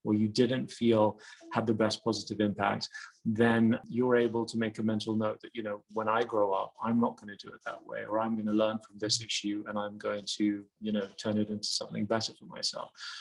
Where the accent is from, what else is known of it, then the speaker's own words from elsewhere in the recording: London, United Kingdom; also born or lived in Iran; I was actually born in Iran, so I wasn't born in London. We left Iran when I was very young. I was 3 years old when we left. So yes, I was raised in London.